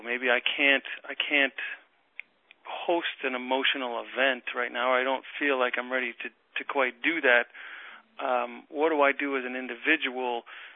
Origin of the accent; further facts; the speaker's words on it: Moorhead, Minnesota, United States; I'm from Moorhead.